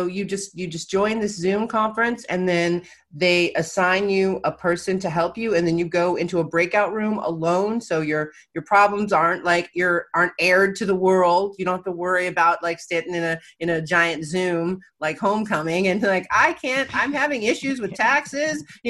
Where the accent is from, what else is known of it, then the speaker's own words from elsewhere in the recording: Ohio, United States; I vote in Florida, but I grew up in Ohio, in Southern Ohio, which is at the border of Kentucky.